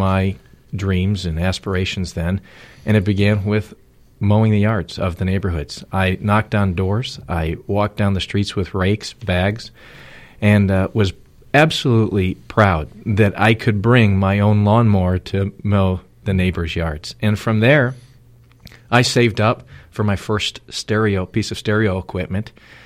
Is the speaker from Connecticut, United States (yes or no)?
no; Chicago, Illinois, United States; Yeah, growing up in Chicago was great. I wouldn't change it if I had 100 opportunities to change it.